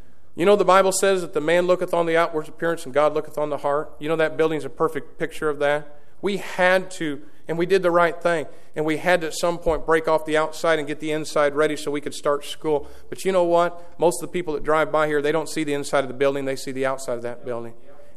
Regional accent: Indiana, United States; Nobody probably understands the burden that I carry for my home state of Indiana.

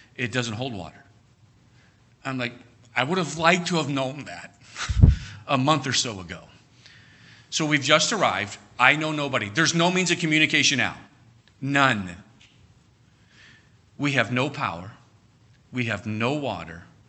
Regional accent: Cleveland, Ohio, United States; I grew up in Cleveland, Ohio. All right, my dad was a rock and roll DJ. I did not grow up in a Christian home.

